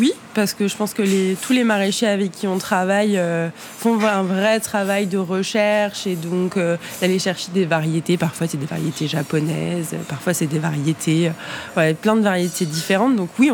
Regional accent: Bourgogne-Franche-Comté, France; Alors, je ne viens pas du tout du Lot-et-Garonne, je viens de Franche-Comté.

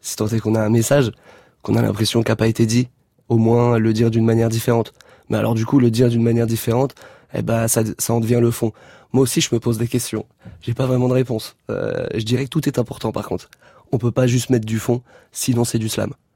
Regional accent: Aulnay-sous-Bois, Île-de-France, France; Je suis content qu'aujourd'hui ça marche pour moi et de pouvoir dire ouais, je viens d'Aulnay-sous-Bois, lourd.

